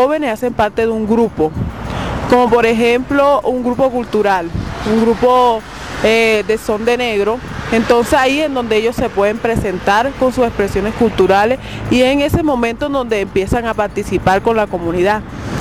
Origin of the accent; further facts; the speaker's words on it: Mahates, Bolívar, Colombia; soy de Mates, Bolívar, comunidad afrodescendiente. Es la cabecera municipal del corregimiento de San Basilio de Palenque.